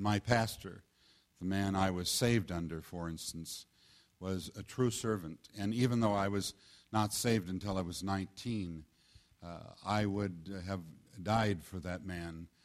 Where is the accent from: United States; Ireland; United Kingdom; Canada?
United Kingdom; England; I'm an Englishman